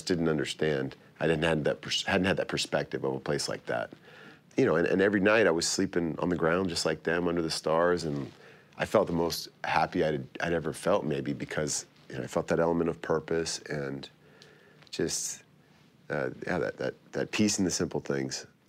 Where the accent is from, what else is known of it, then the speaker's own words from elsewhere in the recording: United States; I convinced them that, look, I'm an American. I don't have anything.